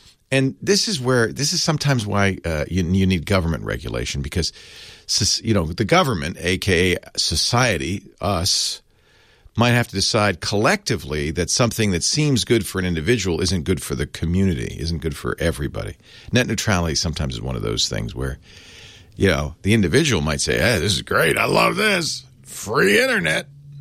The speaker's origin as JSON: {"language": "English", "town": "Providence", "region": "Rhode Island", "country": "United States", "tie": "born or raised there", "said": "Well, I grew up in Providence, so I guess I'm a Patriots fan."}